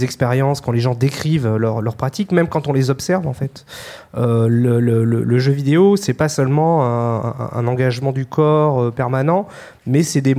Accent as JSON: {"language": "French", "region": "Nouvelle-Aquitaine", "country": "France", "said": "j'écoutais d'autant plus que je suis de Dordogne, en fait."}